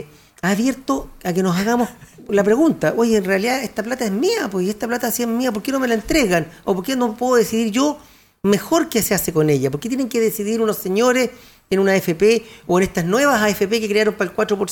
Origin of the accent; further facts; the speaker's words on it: Chile; Todos somos chilenos y chilenas